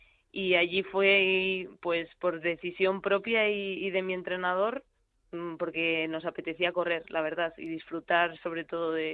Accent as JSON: {"language": "Spanish", "town": "León", "region": "Castile and León", "country": "Spain", "tie": "born there", "said": "yo nací en León y por supuesto me siento leonesa"}